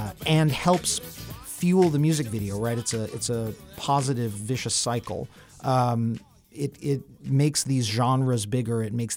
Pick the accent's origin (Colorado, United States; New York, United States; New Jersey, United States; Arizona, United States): New York, United States; New York City; and, you know, growing up in New York City, I remember on the streets, literally, what a huge, huge record that was.